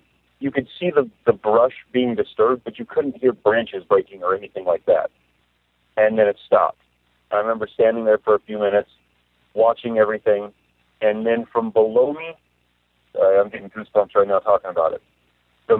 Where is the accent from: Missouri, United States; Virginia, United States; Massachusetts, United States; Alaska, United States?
Alaska, United States; Petersburg; I'm from Petersburg, Alaska. That's where I was born and raised.